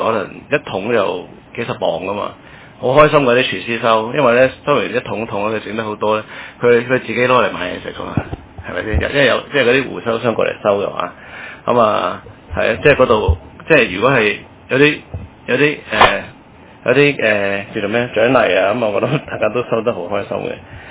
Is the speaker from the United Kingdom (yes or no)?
yes; England, United Kingdom; 我舊時我英國大嘅屋企啦